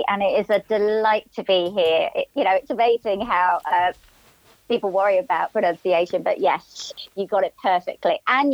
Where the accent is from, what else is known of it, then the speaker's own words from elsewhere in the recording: Dubai, United Arab Emirates; And we moved as a family to the Middle East, Dubai. And I did all my schooling there. So I grew up in the Middle East.